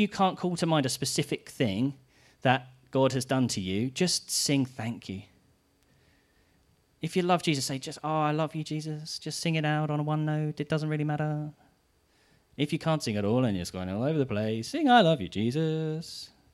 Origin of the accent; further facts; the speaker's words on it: United Kingdom; And as British people, we're not very good